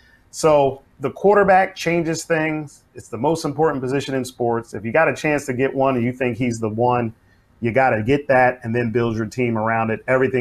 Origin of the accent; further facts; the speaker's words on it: Philadelphia, Pennsylvania, United States; I'm from Philadelphia, and I don't know if you remember when they had the process going on here.